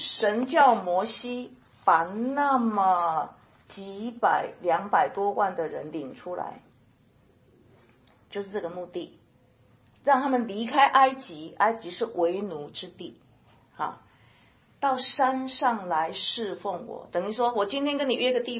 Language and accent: Chinese; China; 我们都中国人都很了解哈，